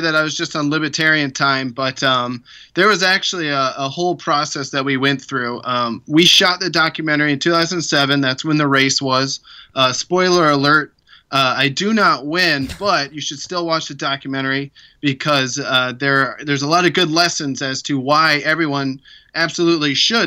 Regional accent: Bexley, Ohio, United States; this opportunity opened up in the southwest corner of my hometown of Bexley there in Ohio

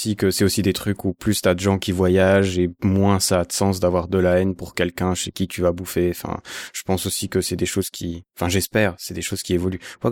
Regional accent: Bern, Switzerland; je viens de Berne, tu vois, où la première fois que j'ai été, enfin la fois où j'ai été à Delhi par exemple, je venais d'une ville de 14 000 habitants.

